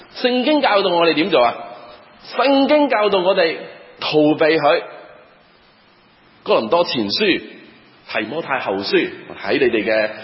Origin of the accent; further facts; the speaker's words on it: Guangdong, China; accent: Cantonese; 我们广东话里面的我们就说闪